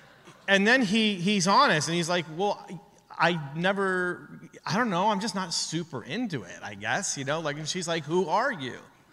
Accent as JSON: {"language": "English", "country": "Canada", "said": "I'm a Canadian."}